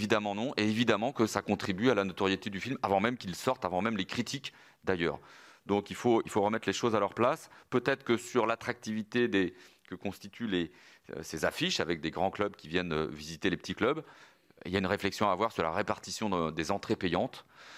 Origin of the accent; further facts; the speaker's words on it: Pays de la Loire, France; Je suis du Maine-et-Loire